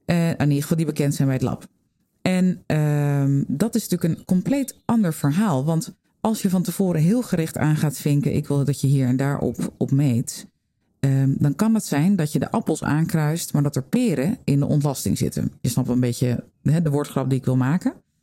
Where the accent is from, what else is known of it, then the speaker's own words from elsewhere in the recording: Netherlands; Ik ben zelf ook een Nederlander.